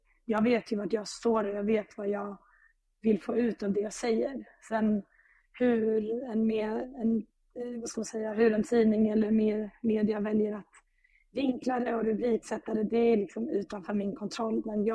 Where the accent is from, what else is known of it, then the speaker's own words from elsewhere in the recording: Stockholm, Stockholm County, Sweden; min moderklubb Enskede där jag växte upp.